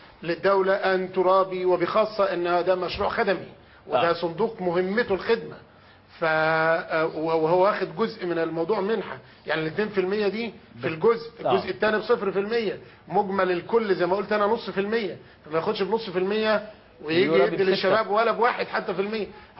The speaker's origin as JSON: {"language": "Arabic", "country": "Egypt", "said": "أنا كمواطن مصري"}